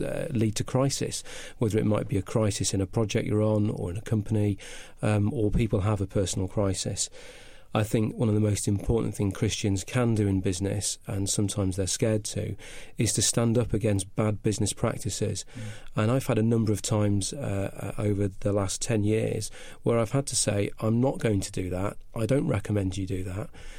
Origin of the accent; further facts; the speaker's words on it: North West England, United Kingdom; accent: northern; I started off life in Cheshire, actually. That's where my mum and dad are from, so slight northern twang on my accent. But I've been migrating south ever since.